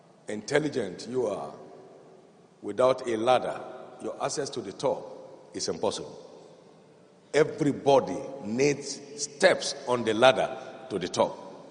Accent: Nigeria; I'm from Nigeria.

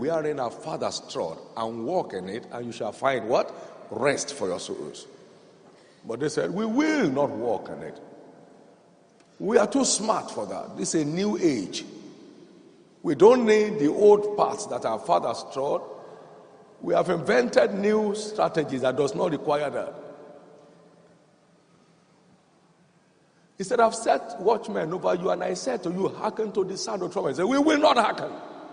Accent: Nigeria; I'm from Nigeria.

